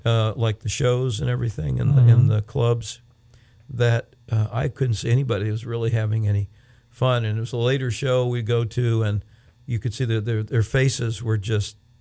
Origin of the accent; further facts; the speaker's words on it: Florida, United States; Growing up, you know, when we came from Central Florida, where not a whole lot of those things were going on much